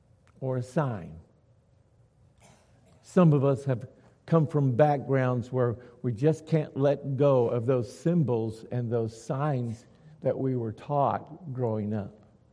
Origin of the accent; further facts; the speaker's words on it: United States; As an American, I've only known what you've known, this freedom that we have and that we take so for granted.